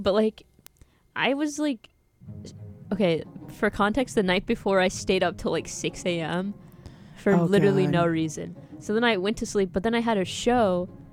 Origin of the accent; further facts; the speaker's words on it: Texas, United States; The heat here, I'm from Texas.